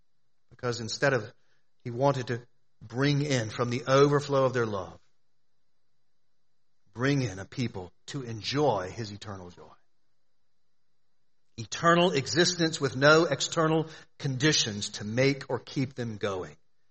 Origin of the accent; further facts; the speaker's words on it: Florida, United States; I grew up in Florida. I remember learning about Ponce de Leon